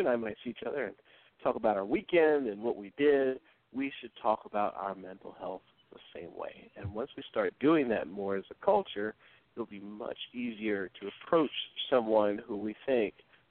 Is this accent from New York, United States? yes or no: yes; New York City, New York, United States; I love Chicago. Love to visit whenever I get a chance. I'm actually from New York City.